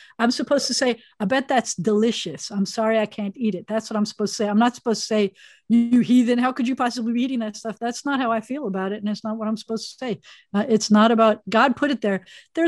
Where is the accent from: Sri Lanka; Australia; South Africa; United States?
United States; Northeast; Because I grew up in the Northeast, there are lots of Jews up in the Northeast.